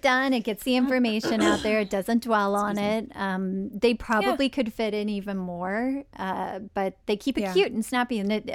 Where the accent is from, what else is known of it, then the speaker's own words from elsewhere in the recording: Texas, United States; Because I'm from West Texas where we had deer mice.